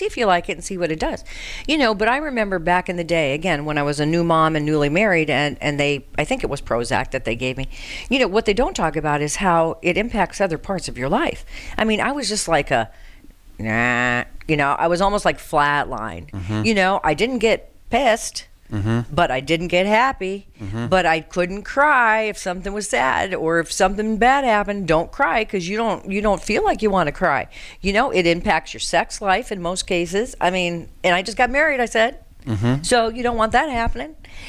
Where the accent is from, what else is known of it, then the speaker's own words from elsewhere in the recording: Colorado, United States; because, you know, I'm from Colorado. They've legalized it. And now in my home state is a mess.